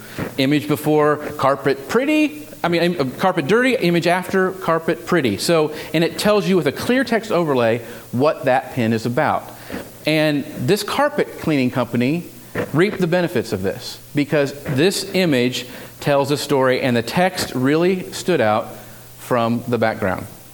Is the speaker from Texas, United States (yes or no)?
yes; Texas, United States; You know, Texas skillet. I'm from Texas, so yeah. I ate this for breakfast.